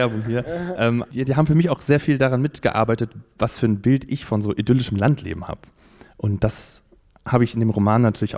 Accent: Wietzen, Lower Saxony, Germany; Alles, was so mit Landwirtschaft zu tun hat, das kenne ich so selber vom Dorf hier. Ich komme so aus Wietzen, Nordkreis.

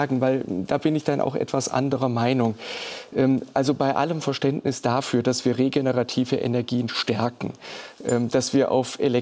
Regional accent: Baden-Württemberg, Germany; Ich komme aus Baden-Württemberg

